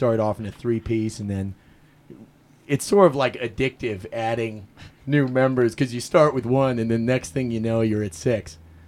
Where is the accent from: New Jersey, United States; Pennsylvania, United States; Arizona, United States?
Arizona, United States; Tucson; I am from Tucson, Arizona, here where we're recording